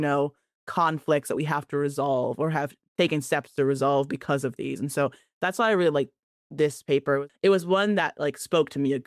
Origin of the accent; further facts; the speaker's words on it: Ghana; Particularly, I care about African people because I am one. I'm Ghanaian